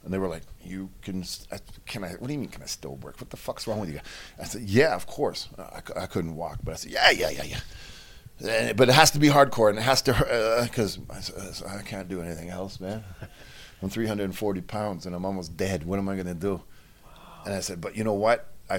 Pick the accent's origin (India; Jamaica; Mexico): Mexico; because I'm from Mexico and I'm hardcore